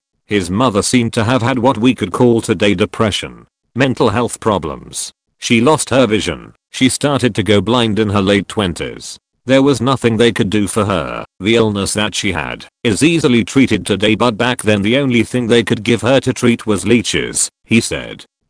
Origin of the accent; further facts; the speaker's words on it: Scotland, United Kingdom; I hoped it was Scottish, since I'm Scottish too.